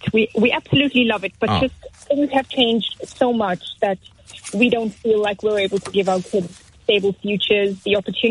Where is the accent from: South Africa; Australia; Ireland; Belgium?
South Africa; now in United Kingdom; My husband and I moved here 12 years ago from South Africa.